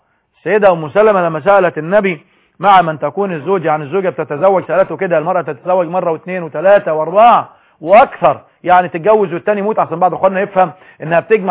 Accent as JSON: {"language": "Arabic", "country": "Egypt", "said": "مش شرط أنا مصري أن أنا أحرم"}